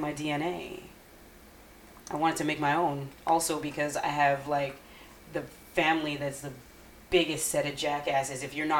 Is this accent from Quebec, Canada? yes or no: yes; Montreal, Quebec, Canada; I'm from Montreal.